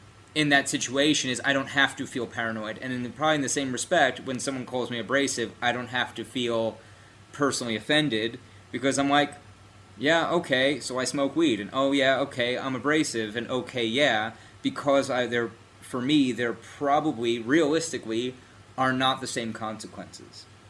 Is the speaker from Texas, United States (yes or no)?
no; New York, United States; I don't know if that's as a New Yorker or what, but I get called those things.